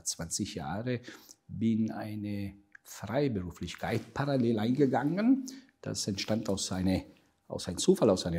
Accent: Italy; Als Italiener war ich zu einem großen, namhaften italienischen Konzern.

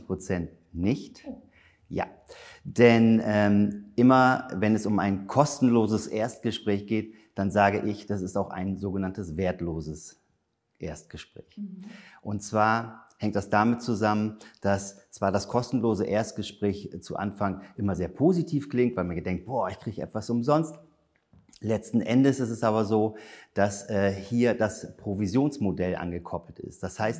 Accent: Denmark; Ich komme aus Dänemark. Ich wohne in Dänemark, bin kurz über die Grenze gesprungen und lebe dort auf der Insel Als. Sehr schön und tolle Umgebung, nette Menschen.

